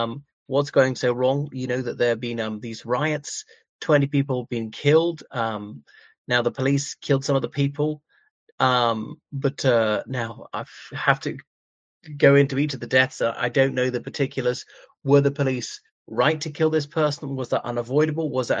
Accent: Ireland; from Ireland.

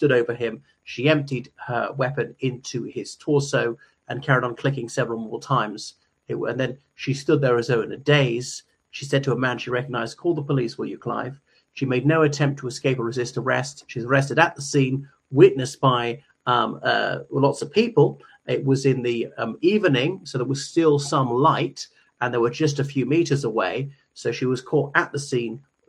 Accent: Ireland; o everyone … from Ireland, and thank you for coming back to my channel

